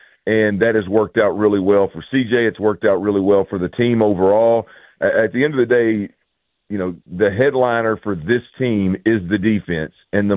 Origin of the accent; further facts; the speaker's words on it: Houston, Texas, United States; I grew up here, born and raised in the Houston area, man, so I mom was an Oilers fan, dad was a Cowboys fan.